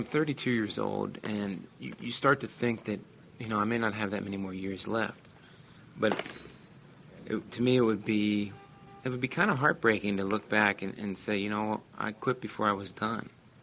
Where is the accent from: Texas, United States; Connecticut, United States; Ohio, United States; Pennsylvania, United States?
Ohio, United States; Cincinnati; I grew up in Cincinnati. Was drafted out of high school in the first round and have been playing professional baseball for the last 14 years.